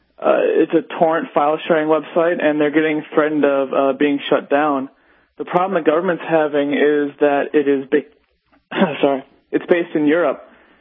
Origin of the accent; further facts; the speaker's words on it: United States; I'm actually an American, I'm just in Toronto for business